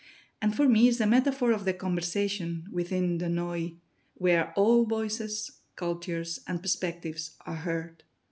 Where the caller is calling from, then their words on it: Barcelona, Catalonia, Spain; English is a second language; I am speaking from Barcelona, Catalonia.